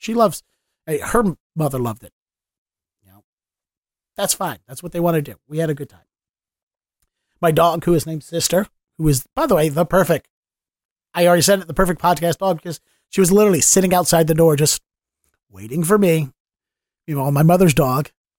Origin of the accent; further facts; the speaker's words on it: Baltimore, Maryland, United States; accent: Baltimore; you can hear my Balmer accent coming back in when I'm like, Ocean City, going down the ocean.